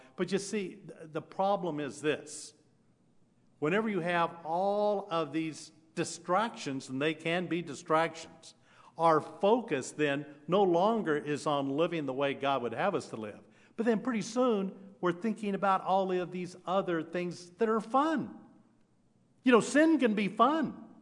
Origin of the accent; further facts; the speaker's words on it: Arkansas, United States; Being a little boy growing up in Arkansas, my grandfather would take the plow and he'd go out there and plow up the fields